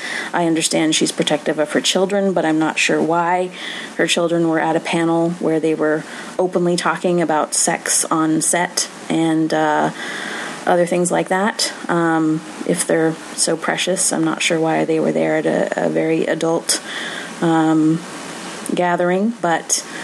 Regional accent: Canada; I talked about being Canadian and everything.

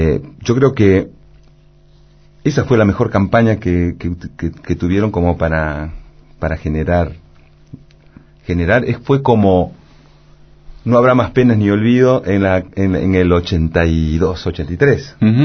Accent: Argentina; pero soy argentino, señorita, le dije

